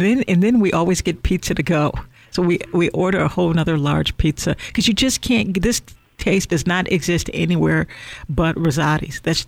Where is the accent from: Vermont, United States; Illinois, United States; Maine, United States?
Illinois, United States; now in California, United States; I'm not originally from California. I'm from Illinois, obviously. I talk about it all the time.